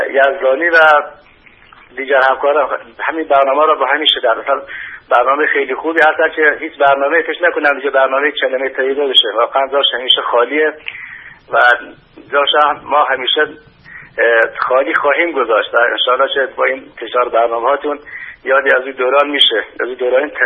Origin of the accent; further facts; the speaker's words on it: Yasuj, Kohgiluyeh and Boyer-Ahmad, Iran; آقا من از یاسوج هستم.